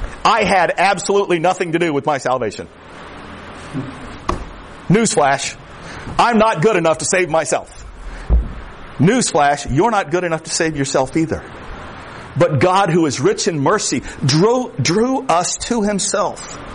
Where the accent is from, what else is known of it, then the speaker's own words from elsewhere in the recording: Florida, United States; I am from the Everglades. The Canadian border is like, what, 7-8 miles from here? I'm from the other end of the country, but here I am.